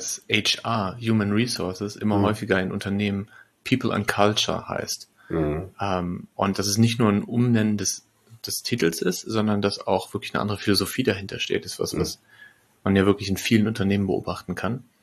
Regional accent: Lippstadt, North Rhine-Westphalia, Germany; born there; also born or lived in Bielefeld; aber selbst in Bielefeld, wo ich lange war, oder in Lippstadt, wo ich geboren bin

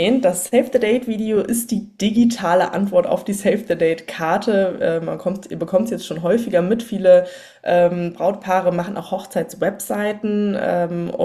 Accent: Cologne, North Rhine-Westphalia, Germany; ich komme aus Köln

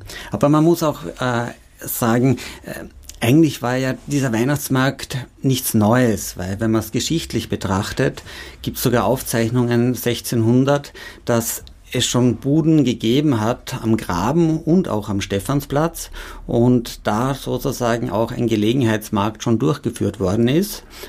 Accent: Enns, Upper Austria, Austria; born there; gebürtiger Oberösterreicher aus Enns, in Wien dann studiert

